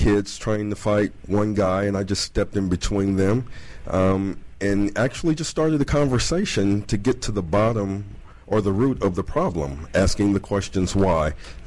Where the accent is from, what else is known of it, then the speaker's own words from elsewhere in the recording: DeRidder, Louisiana, United States; I'm originally from a small town, DeRidder, Louisiana.